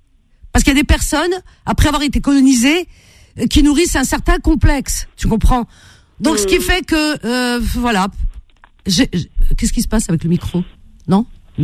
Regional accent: France; born there; Je suis née en France, comme si ça faisait.

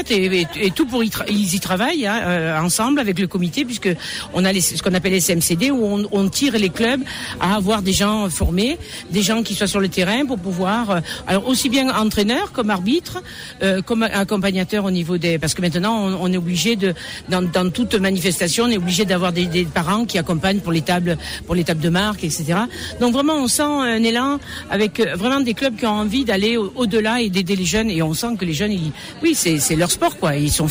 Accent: Provence-Alpes-Côte d'Azur, France; born there; accent: Southern French; now in Bressuire, France; je suis née dans le Var. Mais ça fait 40 ans que je suis à Bressuire et j'y resterai pour mourir ici.

